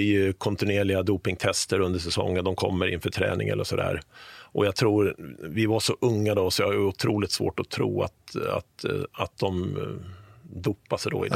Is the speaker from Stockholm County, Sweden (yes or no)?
yes; Sollentuna, Stockholm County, Sweden; jag kommer ihåg att man nu spelar på garageuppfarten med mina två bröder hemma i Sollentuna här